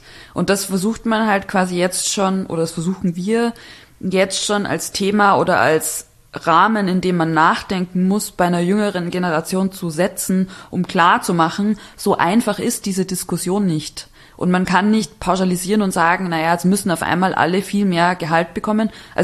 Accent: Bavaria, Germany; Also ich komme aus Bayern, aus dem kleinen Dorf.

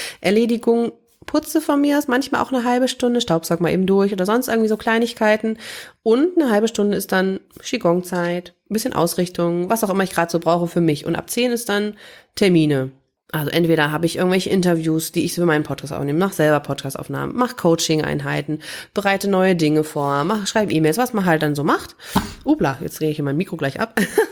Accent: East Germany, Germany; Ich bin in der DDR groß geworden, beziehungsweise meine Eltern, also ich war noch zu jung, um das zu verstehen, also dann ist die Mauer schon gefallen

